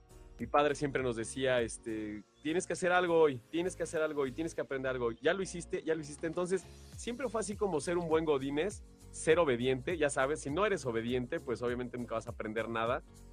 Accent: Mexico; donde podemos ensalzar estos valores como personas, como mexicanos.

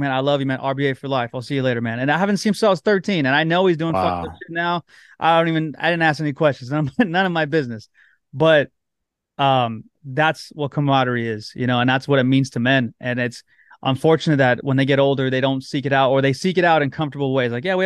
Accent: Whittier, California, United States; I grew up in Whittier, California, but I played baseball in Pico Rivera.

